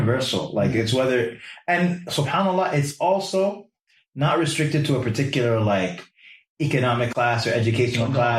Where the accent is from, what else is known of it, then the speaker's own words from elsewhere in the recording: New York, United States; But growing up in New York after 9/11 was what was very intense.